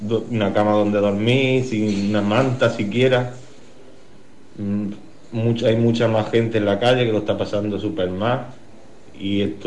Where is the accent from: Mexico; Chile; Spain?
Spain; Granada, Andalusia; now in Huelva, Spain; soy un chaval de Granada. Estoy aquí en Huelva, en las calles, tirado en la calle, viviendo dentro de un tubo